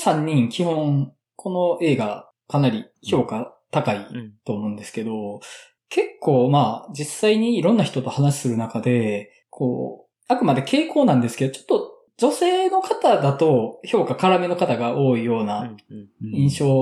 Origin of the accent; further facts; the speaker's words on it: Aichi, Japan; 私の地元、愛知県のミニシアターシネマスコーレが舞台の物語です。